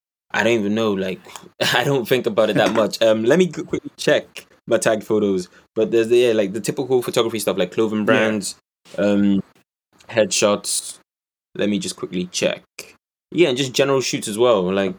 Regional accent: London, United Kingdom; accent: Irish; now in Ireland; I'm from London. Are you? I used to live in London. Moved here in 2007. That's why my Irish accent isn't that strong.

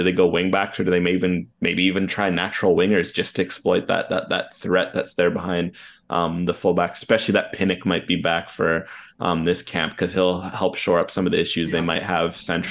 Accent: Canada; that is the default setting as a Canadian soccer fan who has, you know, been around for pre-2020.

